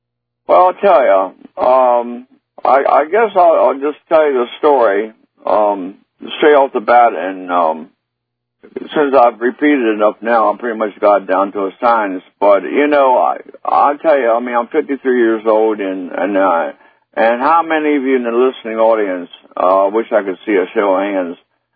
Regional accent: Washington, District of Columbia, United States; and I live in western Maryland up in the mountain part. And I'm not real familiar. I'm from Washington, D.C., as Alex had read.

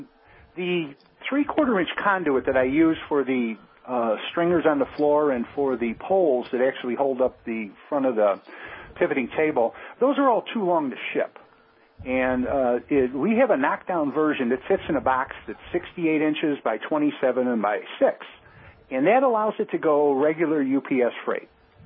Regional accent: Chicago, Illinois, United States; I happened to mention to him that I was from Chicago

